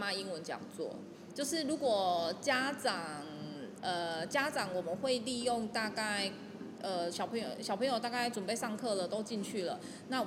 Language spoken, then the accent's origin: Chinese; Taiwan; 就像我们台湾人，就是你讲国语